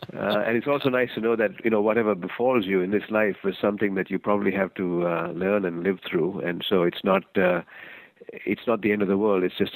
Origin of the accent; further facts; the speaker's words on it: Sri Lanka; now in Canada; when I was growing up in Sri Lanka, I was a minority community member. We were, you know, European remnants, if you will, of a colonialized country.